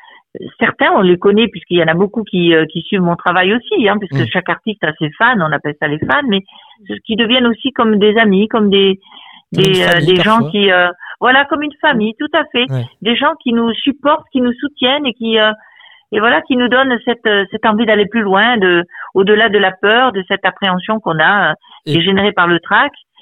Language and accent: French; France; elle a commencé très tôt jeune, hein, chez nous en France.